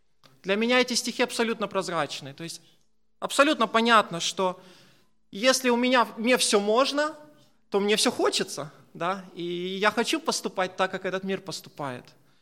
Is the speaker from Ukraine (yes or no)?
yes; Ukraine; Ну, мы все были из Украины, и мы, в принципе, с горем пополам летом сдали.